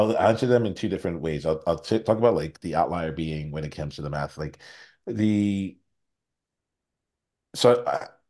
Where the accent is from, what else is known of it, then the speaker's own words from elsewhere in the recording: New Jersey, United States; I grew up in South Jersey. So there's more than one way to get to the Cherry Hill Mall